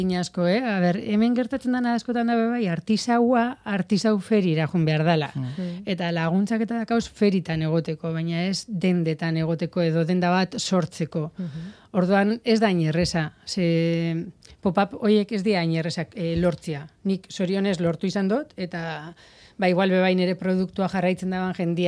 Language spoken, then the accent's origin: Basque; Eibar, Basque Country, Spain; ni Eibartarra naiz eta Eibar da plaza honena